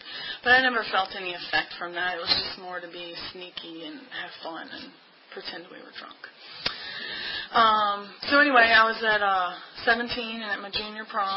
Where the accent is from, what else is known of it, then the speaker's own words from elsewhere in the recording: Ashland, United States; And I grew up in Ashland. I didn't move real far away from home, as you can tell. I actually live right next door to my parents and my grandmother's house now